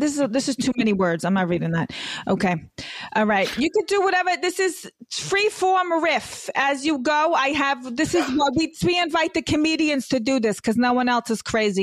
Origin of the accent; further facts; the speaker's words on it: Brooklyn, New York, United States; now in Boca Raton, United States; I'm from Brooklyn, but I'm Boca Raton, Florida now